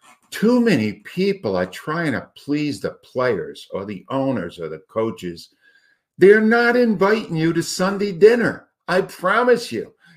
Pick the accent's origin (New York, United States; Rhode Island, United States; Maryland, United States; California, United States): Rhode Island, United States; moved away as an adult; now in Philadelphia, United States; I came from Rhode Island to this big city, this media giant for sports.